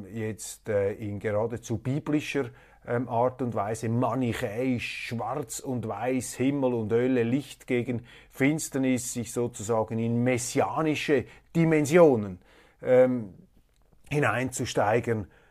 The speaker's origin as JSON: {"language": "German", "country": "Switzerland", "said": "Aber ich glaube, wir müssen wegkommen von dieser Rechthaberei, gerade als Schweizer."}